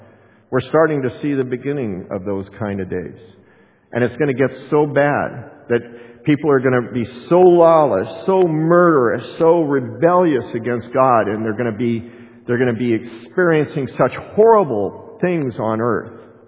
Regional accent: Colorado, United States; Just like, again, Cassie Brunell in Columbine High School, you know, in my hometown, when the two killers went into Columbine High School many years ago

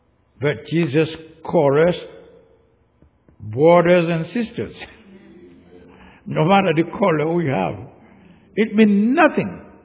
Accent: Haiti; now in United States; I am from Haiti. You are American. That seems to mean that we have something different. Haiti, United States, they are two different countries.

